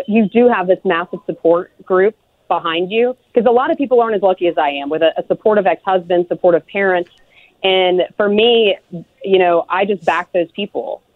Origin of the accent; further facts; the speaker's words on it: Atlanta, Georgia, United States; And now I'm from Atlanta, born and raised. My parents are Georgia born and bred, conservative.